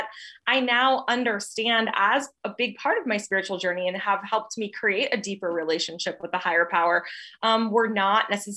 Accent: North Dakota, United States; moved away as an adult; also born or lived in Texas; now in Georgia, United States; So I'm originally from North Dakota, was born and raised there for the first almost 30 years of my life, moved to Texas and then traveled around and was literally a gypsy for 2 years and then landed here in Georgia.

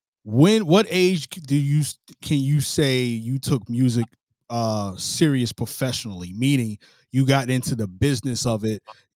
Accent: Brooklyn, New York, United States; I'm from Flatbush, Brooklyn, so I already know.

